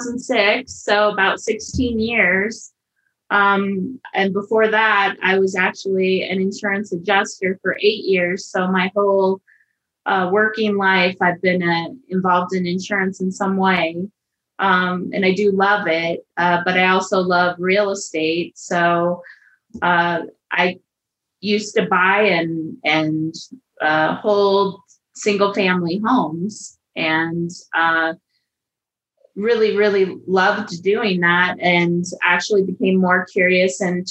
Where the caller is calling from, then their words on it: Lakewood, Colorado, United States; I am just outside of Denver, Colorado, just the suburbs, Lakewood, Colorado, right at the foot of the foothills.